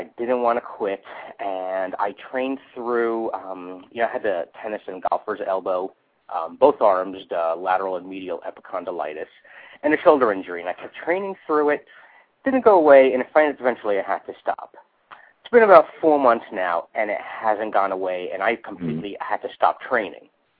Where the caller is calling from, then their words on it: East Brunswick, New Jersey, United States; I'm in East Brunswick, New Jersey.